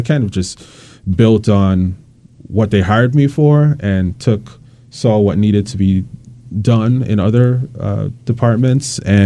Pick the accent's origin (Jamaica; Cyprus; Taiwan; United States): Jamaica; So I came up with the being Jamaican and being a fan